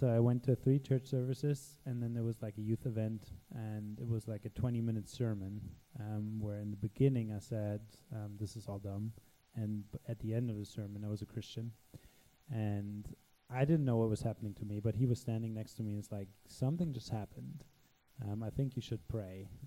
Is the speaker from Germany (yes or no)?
yes; Germany; English is a second language; So I'm actually not at all American. But yeah, I have an American wife. So now I'm Americanized. So I grew up in Germany